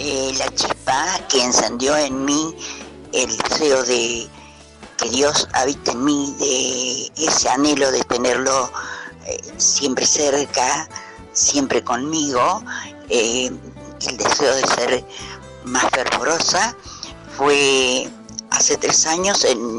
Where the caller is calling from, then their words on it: Río Cuarto, Córdoba, Argentina; de Río Cuarto.